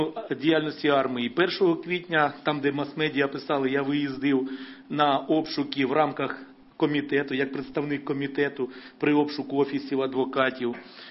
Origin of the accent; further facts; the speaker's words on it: Zazymia, Kyiv Oblast, Ukraine; З Радченком Олександром Васильовичем ми є односельчани. Ми родом із Зазим'я.